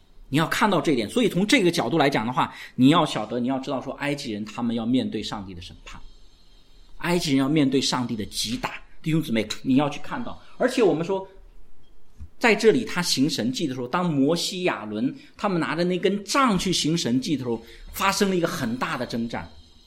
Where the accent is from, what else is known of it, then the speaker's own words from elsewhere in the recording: China; 比如说我们孔老夫子有一句话，我们中国人其实如果照这句话去做都很好